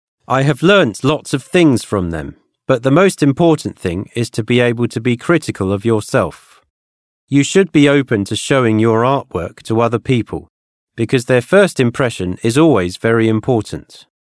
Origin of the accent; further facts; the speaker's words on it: Birmingham, West Midlands, United Kingdom; Well, I grew up in Birmingham, in the UK